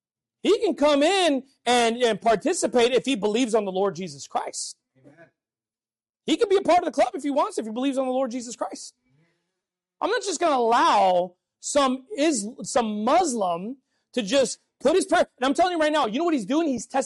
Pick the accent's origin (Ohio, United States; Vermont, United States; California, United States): California, United States; I'm from California, by the way. Don't hold it against me.